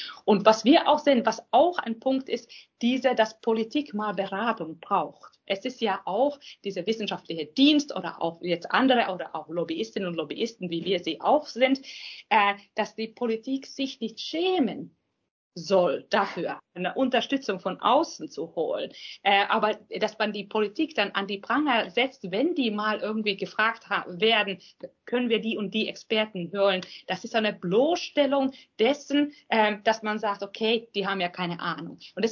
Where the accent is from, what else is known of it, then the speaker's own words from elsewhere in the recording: Finland; Ich stamme ja aus Finnland und da ist es ja bekanntlich so, dass man bestimmte Steuerdaten sind allen öffentlich zugänglich.